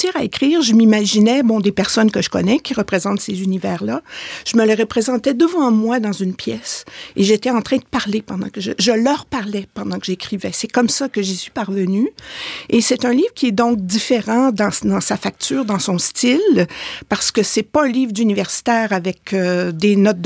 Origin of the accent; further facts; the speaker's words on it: Quebec, Canada; Mais moi, je viens du Saguenay en plus.